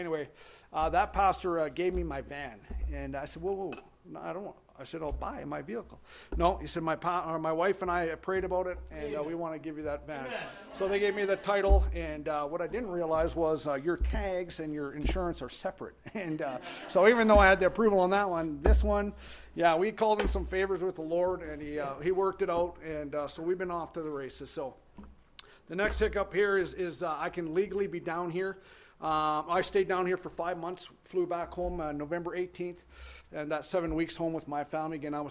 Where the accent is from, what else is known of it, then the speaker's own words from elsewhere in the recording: Manitoba, Canada; I'm from Manitoba, Canada, right above North Dakota.